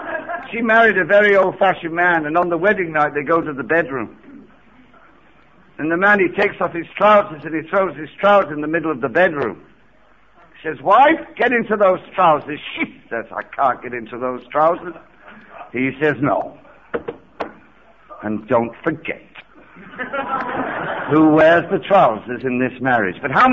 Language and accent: English; England, United Kingdom; Just for you to know that I'm from England, I'm not from Ohio.